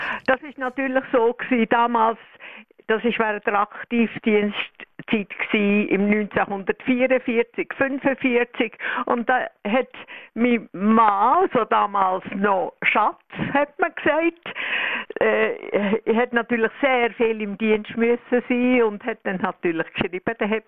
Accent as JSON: {"language": "German", "region": "Bern", "country": "Switzerland", "accent": "Bernese German", "lives_now": "Basel-Landschaft, Switzerland", "said": "Also, wir sind halt Berner geblieben, obwohl wir in Basel-Landau gewohnt sind. Und die Kinder sind alle dort aufgewachsen. Aber irgendwie das Berndeutsch einmal bei mir kann man nicht wegbringen."}